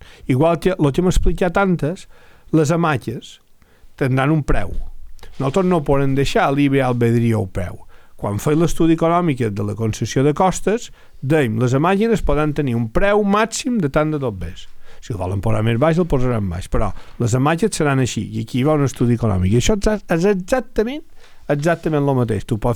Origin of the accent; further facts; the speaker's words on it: Pollença, Balearic Islands, Spain; jo no som de Palma, però un de Palma, quan se'n va aparcar un part de la mà, paia exactament el mateix que jo, que som de Pollens.